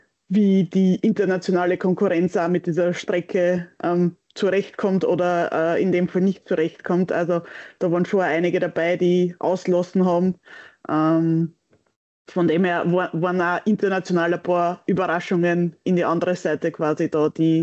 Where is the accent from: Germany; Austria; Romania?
Austria; Das ganze Team muss man als Österreicher sagen, also die Schweizer, richtig cool.